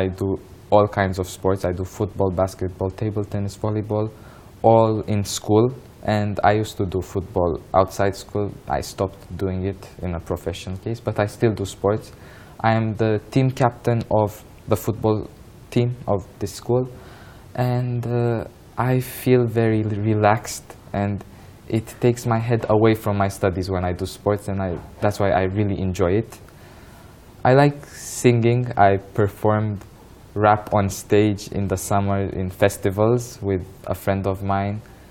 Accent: Bucharest, Romania; I was born in Bucharest, in Romania, Bucharest. I lived my whole life here. But I'm originally Turkish.

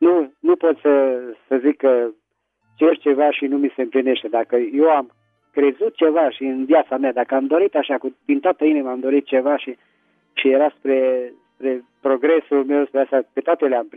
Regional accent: Petroșani, Hunedoara County, Romania; din Petroșani.

